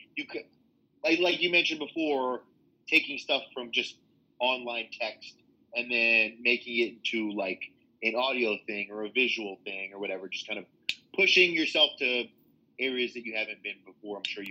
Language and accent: English; Little Rock, Arkansas, United States; You know, we're from Little Rock, Arkansas. We have a pretty pretty diehard fan base in the area.